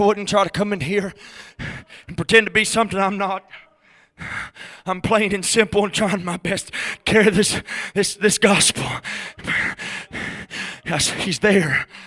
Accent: the South, United States; I'm not a Hebrew nor a Greek scholar. I'm from the South. I've barely got English down.

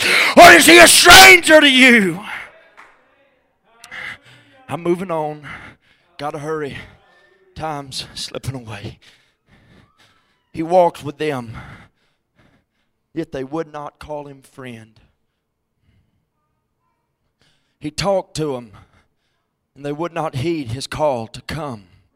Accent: Florida, United States; We used to sing a song back home in Florida. I was raised up in the Church of God.

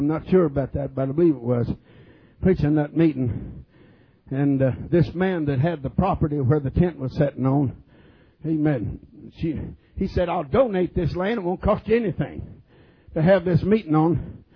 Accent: Leesburg, Virginia, United States; there was a song that we sang pretty often in my home church where I grew up in Leesburg, Virginia.

